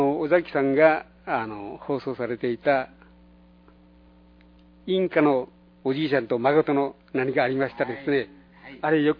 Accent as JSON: {"language": "Japanese", "town": "Itoman", "region": "Okinawa", "country": "Japan", "tie": "born or raised there", "said": "私の故郷が糸満ですからね、糸満にあの糸満海岸のこの磯の香りですね"}